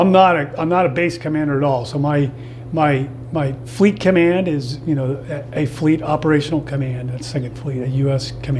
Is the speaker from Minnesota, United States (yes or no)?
no; California, United States; also born or lived in Atlanta, United States; Yeah, I was born in Atlanta, Georgia, but I essentially grew up in California, in the San Francisco Bay Area